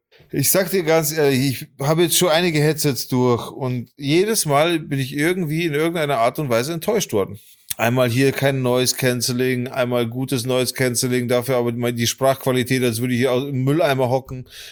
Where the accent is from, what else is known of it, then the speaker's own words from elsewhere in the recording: Bavaria, Germany; Das ist das Land, das war bei uns in Bayern tatsächlich, glaube ich sogar.